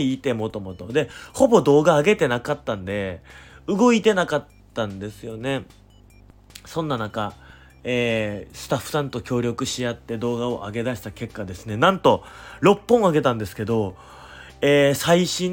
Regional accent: Kagoshima, Japan; 鹿児島出身なんですけど、

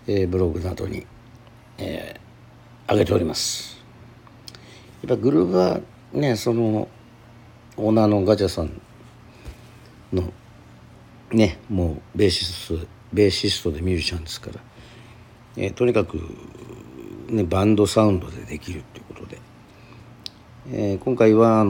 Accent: Aomori, Japan; now in Okinawa, Japan; まあ青森出身なんで、相馬と魂はね、ね、こう津軽弁で歌うっていう

